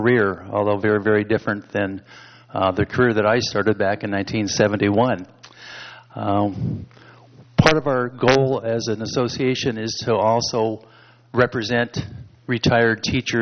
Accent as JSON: {"language": "English", "region": "Alaska", "country": "United States", "said": "but I come from Alaska, so we come from other places also."}